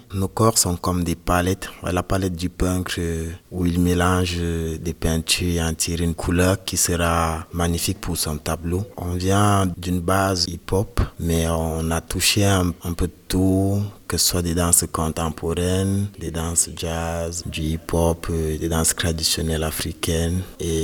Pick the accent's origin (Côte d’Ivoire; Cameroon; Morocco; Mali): Cameroon; now in France; On est parti du Cameroun au même moment, on s'est installé en France au même moment.